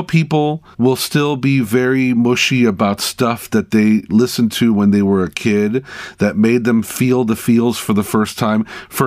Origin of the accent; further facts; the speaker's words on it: Miami, Florida, United States; as a Cuban kid growing up in Miami, which was not a very rock and roll town, I took what I could get.